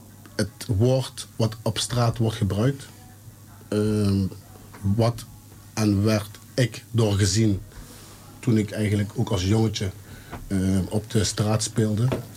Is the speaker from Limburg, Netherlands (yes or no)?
yes; Heerlen, Limburg, Netherlands; accent: soft G; Ook de zachte G. Zoals de luisteraars hebben gehoord, kom ik uit Heerlen. En ja, in Heerlen en Limburg-Zuid hebben we de zachte G.